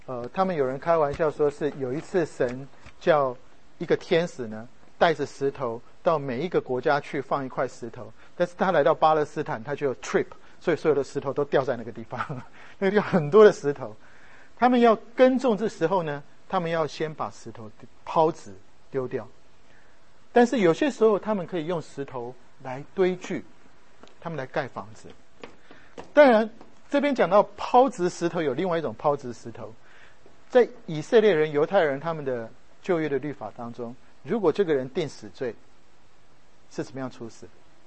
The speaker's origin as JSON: {"language": "Chinese", "country": "Taiwan", "lives_now": "United States", "said": "我是从台湾来"}